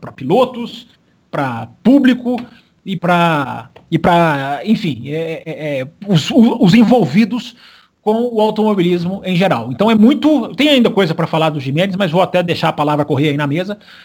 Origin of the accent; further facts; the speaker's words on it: Brazil; porque somos brasileiros, repito, embora sejamos.